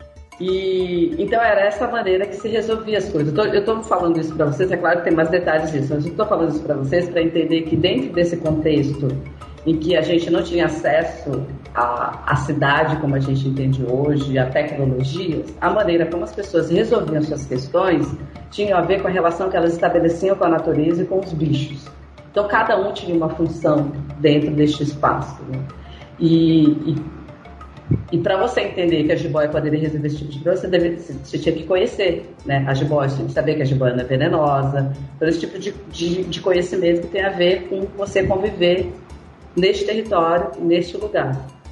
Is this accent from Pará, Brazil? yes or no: yes; Pará, Brazil; born there; eu nasci no Pará, na verdade